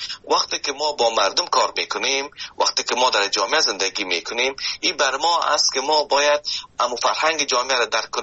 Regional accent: Afghanistan; now in Canada; وقتی که آمدم از افغانستان، شما فکر کنید که من از افغانستان به کانادا آمدم که ده ها یا هزارها کیلومتر فاصله است

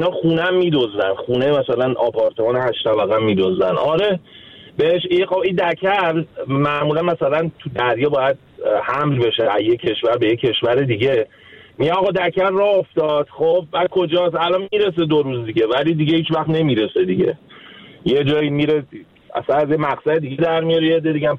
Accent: Iran; moved away as an adult; also born or lived in Malaysia; now in United States; من تقریبا 7 سالی هست، 7 سال اومدم، ولی در مجموع 14 سال از ایران اومدم بیرون. مالزی بودم برش اومدیم اونجا.

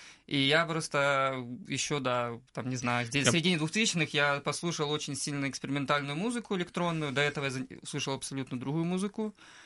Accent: Luhansk, Luhansk Oblast, Ukraine; мне было интересно экспериментировать вообще с социальной реальностью в родном городе.

